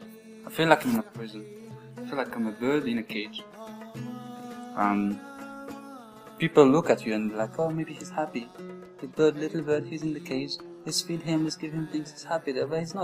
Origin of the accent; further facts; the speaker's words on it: Morocco; English is a second language; And the fact that I'm from Morocco and I'm not rich enough to, you know, just travel abroad